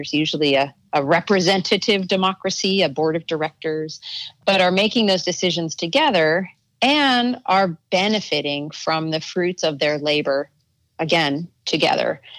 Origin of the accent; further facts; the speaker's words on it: Oklahoma, United States; also born or lived in Minneapolis, United States / Boston, United States; I grew up in many different places. I was born in Minneapolis, and then I moved to a suburb of Boston for about the first 7 years of my life. And then I moved back to the middle of the country. I moved to Oklahoma